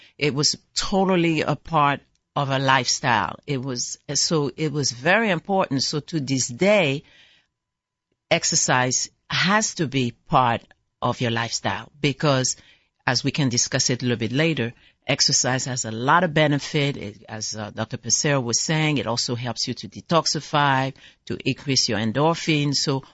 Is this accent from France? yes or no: yes; France; I grew up in France, and my mother is a farmer.